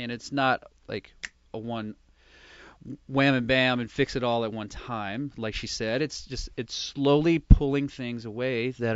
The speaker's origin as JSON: {"language": "English", "region": "Texas", "country": "United States", "said": "I'm from Texas, first of all."}